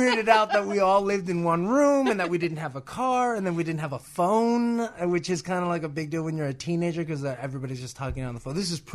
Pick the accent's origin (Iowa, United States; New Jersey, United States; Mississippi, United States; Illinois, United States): Illinois, United States; Chicago; I think that's growing up in the Midwest. I think that's my Chicagoan.